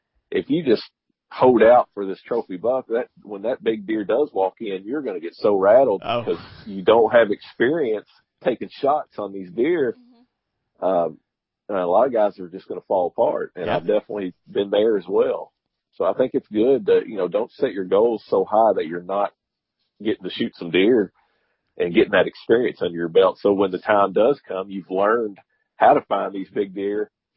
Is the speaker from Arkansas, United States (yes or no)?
no; Kentucky, United States